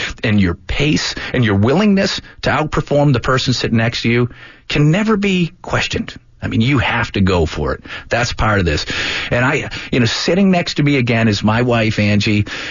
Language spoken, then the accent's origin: English; Tewksbury, Massachusetts, United States; moved away as an adult; now in Jacksonville, United States; my accent's toned down a little bit. I've been here in Jacksonville for over 35 years. Actually, I think it was 34, 35 years. I came down with the United States Navy in 1984.